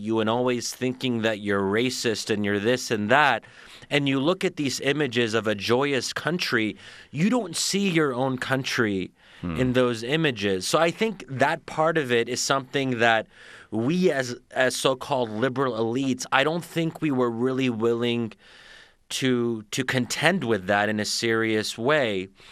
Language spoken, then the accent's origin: English; United States; And I have such a stake in the American project as an American, as a child of immigrants.